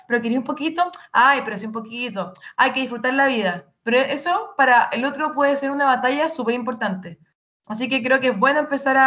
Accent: Italy; yo soy italiana

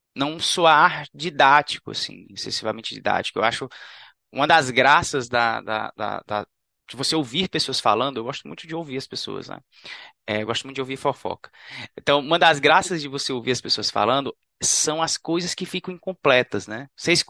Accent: Brazil; Eu penso muito sobre o que me aterroriza como brasileiro, sabe?

